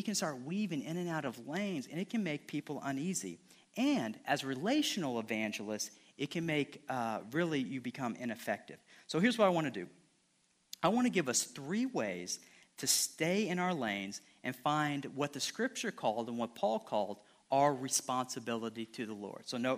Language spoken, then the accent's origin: English; Rantoul, Illinois, United States; I'm from Rantoul, Illinois, as a group of friends from Rantoul.